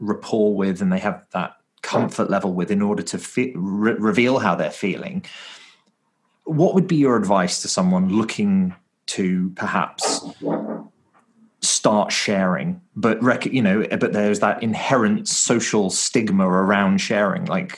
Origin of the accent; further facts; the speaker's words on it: United Kingdom; I'm British